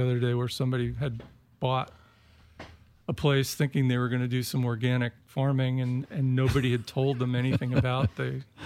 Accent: Chappaqua, New York, United States; I grew up on the East Coast in Chappaqua, where, if you know the name at all, it's where the Clintons live.

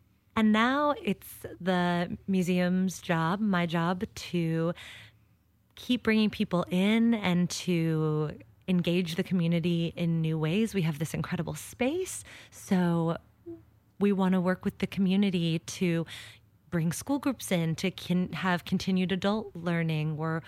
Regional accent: Shoreline, Washington, United States; also born or lived in Seattle / Bay Area; I grew up in Shoreline, born in Ballard, but grew up in Shoreline, but had been living for the last 10 years in the Bay Area. We wanted to move back to Western Washington

